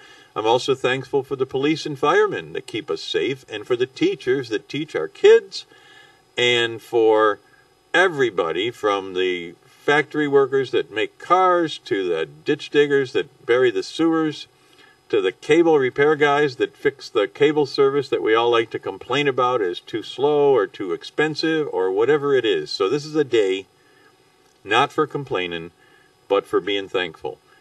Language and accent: English; Webster, New York, United States; And I talked to my brother Tim in Webster, New York, my hometown.